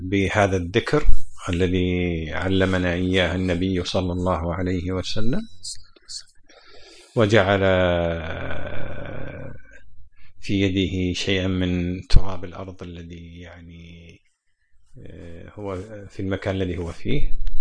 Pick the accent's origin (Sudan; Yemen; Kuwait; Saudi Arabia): Kuwait; والله يا الجو عندنا في الكويت ما مثله، من شهر 10 إلى 4 هذا أزين جو ما شاء الله